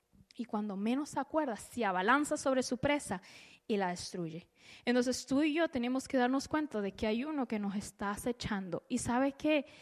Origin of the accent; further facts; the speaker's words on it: Honduras; yo soy de Honduras, mi familia está por allá por Honduras